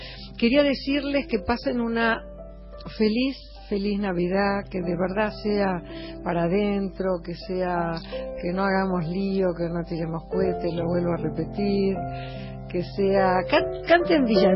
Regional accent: Argentina; los que somos argentinos

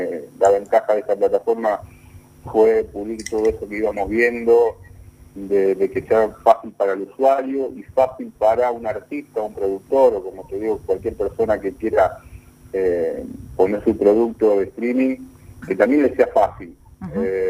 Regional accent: Rosario, Santa Fe, Argentina; yo soy rosarino

